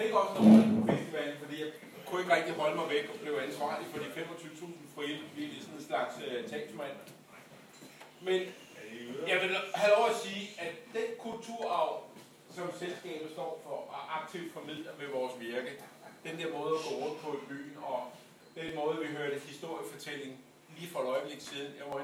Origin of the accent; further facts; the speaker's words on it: Frederiksberg, Capital Region of Denmark, Denmark; now in Roskilde, Denmark; Jeg flyttede til Roskilde for 30 år siden. Men min Roskilde-historie er, at jeg kommer fra Frederiksberg.